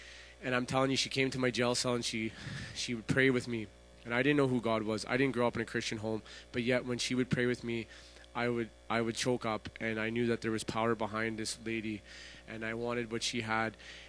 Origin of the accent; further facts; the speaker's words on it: Saskatoon, Saskatchewan, Canada; I'm 30 years old. I grew up in Saskatoon, Saskatchewan.